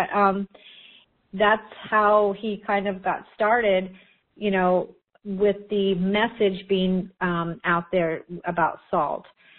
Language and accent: English; Muncie, Indiana, United States; I was from Muncie, Indiana, and I'd never heard anything such of all these things.